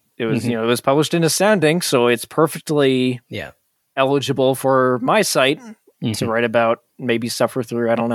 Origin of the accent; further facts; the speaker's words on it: New Jersey, United States; Again, I'm from Jersey.